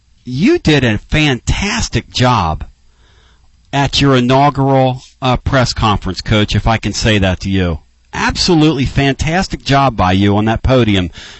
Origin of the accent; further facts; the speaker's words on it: Philadelphia, Pennsylvania, United States; now in Tennessee, United States; I'm from Philadelphia originally.